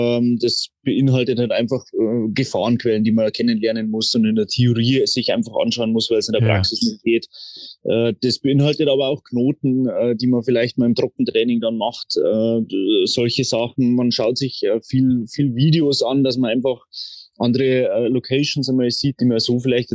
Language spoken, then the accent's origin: German; Traunstein, Bavaria, Germany; Ja, ich bin aufgewachsen in Traunstein